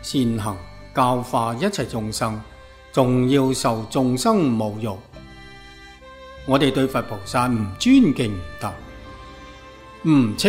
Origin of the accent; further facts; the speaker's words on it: China; 我们中国人看任何人都是好人